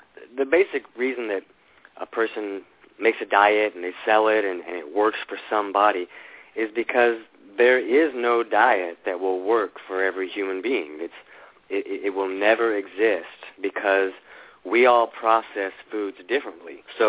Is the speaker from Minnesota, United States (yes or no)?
no; Florida, United States; now in Los Angeles, United States; I grew up in Florida, and now I live in Los Angeles